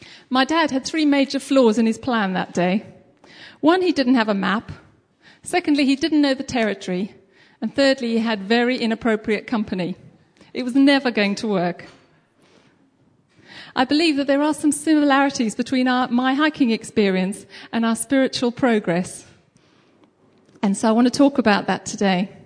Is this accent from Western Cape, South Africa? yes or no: yes; Western Cape, South Africa; Growing up in the Cape in South Africa, there was never any shortage of mountains to climb.